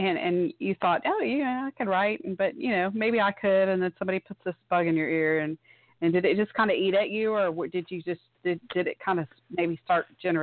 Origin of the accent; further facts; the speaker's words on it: Texas, United States; you know, I'm from Texas, and I really don't have that bad of an accent, except when I start drinking